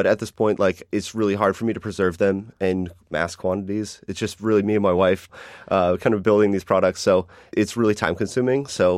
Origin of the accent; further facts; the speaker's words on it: New England, United States; So when I came back, I grew up in New England, and when I came back, I just became instantly obsessed with the seasons.